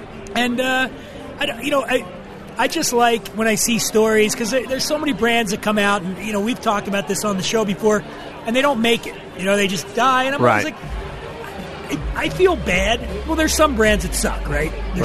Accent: Ireland; You know I'm an Irishman

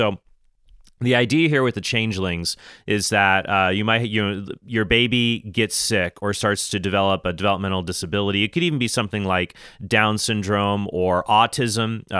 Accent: Phoenix, Arizona, United States; I remember growing up in Phoenix, and I was friends with Catholic families that had 10 or 11 or 12 kids.

